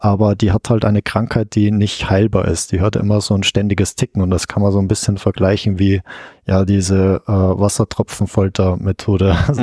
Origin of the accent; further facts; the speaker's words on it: Austria; now in Germany; Also ich bin dann von Österreich nach Deutschland gezogen, weil Österreich, da bin ich halt geboren, da komme ich her.